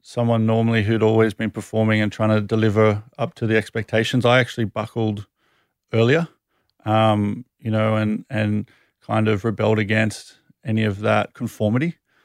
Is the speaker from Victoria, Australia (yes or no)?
no; Sydney, New South Wales, Australia; also born or lived in United Kingdom; Sydney, born and raised.